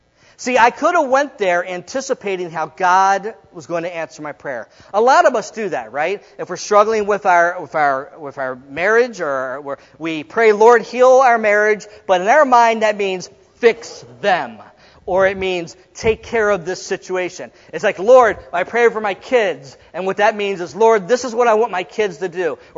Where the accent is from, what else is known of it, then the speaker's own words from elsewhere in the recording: Baltimore, Maryland, United States; I'm from Baltimore. I was living in my home in Baltimore.